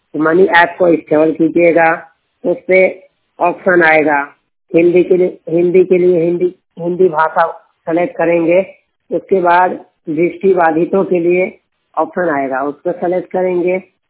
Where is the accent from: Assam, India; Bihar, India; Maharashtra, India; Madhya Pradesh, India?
Bihar, India; now in Delhi, India; 100% blind Bihar का रहने वाला हूँ। मैं दिल्ली मुबारकपुर दवास में रहता हूँ।